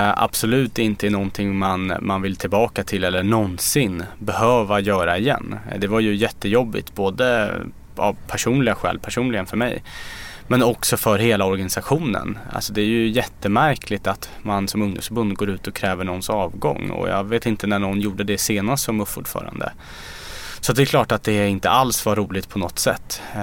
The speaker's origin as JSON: {"language": "Swedish", "town": "Stockholm", "region": "Stockholm County", "country": "Sweden", "said": "Jag kommer ju från Kista där man ser kring hela Järvafältet, alltså Tensta, Rinkeby, Hjulsta, Husby."}